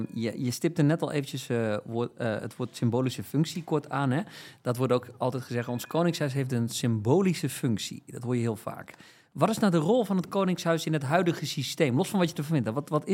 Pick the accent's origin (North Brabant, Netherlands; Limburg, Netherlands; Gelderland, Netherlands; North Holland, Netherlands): Limburg, Netherlands; Maar ik ben Limburger